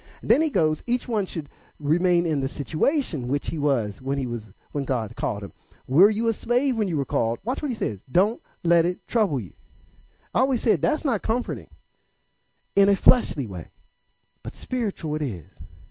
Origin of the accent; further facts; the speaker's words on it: Pittsburgh, Pennsylvania, United States; I remember when I first went to Philadelphia, I'm from Pittsburgh, and they gave me a Philly cheesesteak.